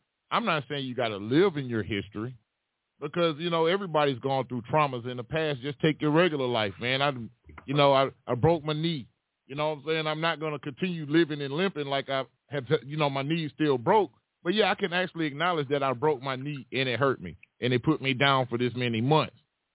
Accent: Gulf Coast, United States; Because I'm about to say, I'm from the Gulf Coast.

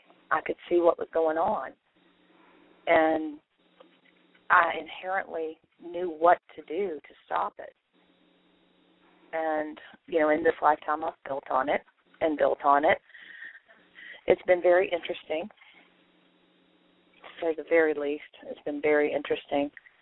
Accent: Louisiana, United States; Well, I am from Louisiana, but I don't

